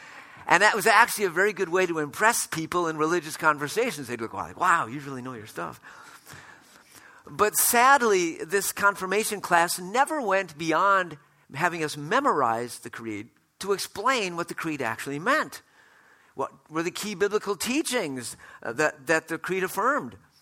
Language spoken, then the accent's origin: English; Wisconsin, United States; Well, when I was a young boy growing up, or adolescent growing up in Wisconsin in the United States, we attended a Methodist church, my family did.